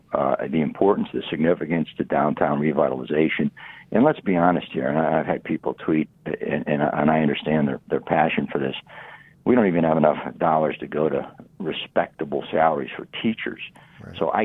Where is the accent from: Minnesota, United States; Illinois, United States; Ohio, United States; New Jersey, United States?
Ohio, United States; Toledo; moved away as an adult; now in Phoenix, United States; I came from Toledo back in the late 80s. Toledo had more downtown action than the city of Phoenix.